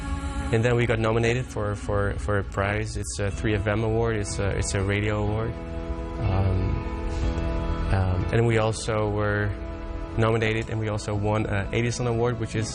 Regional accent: Netherlands; We're from Holland. We're based in Utrecht, which is a small or smaller city close to Amsterdam.

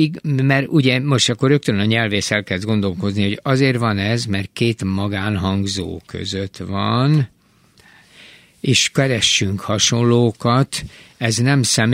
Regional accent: Budapest, Hungary; én ott nőttem fel a közelbe, és mindig így mondtuk Bartók, nem Bartók, Bartók Béla út.

